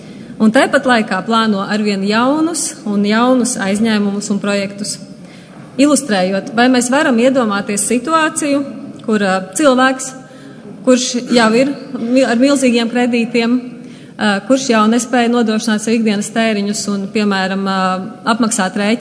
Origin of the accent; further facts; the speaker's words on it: Rēzekne, Latgale, Latvia; Kolēģi un kolēģis, es esmu no Rēzeknes